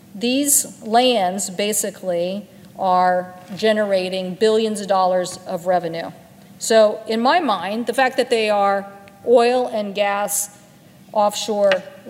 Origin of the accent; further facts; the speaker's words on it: Washington, United States; Mount Rainier, in my home state of Washington, a good investment.